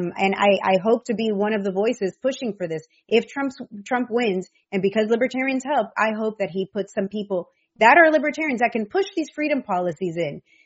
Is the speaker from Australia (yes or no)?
no; Venezuela; now in United States; I come from Latin America. I grew up in Venezuela.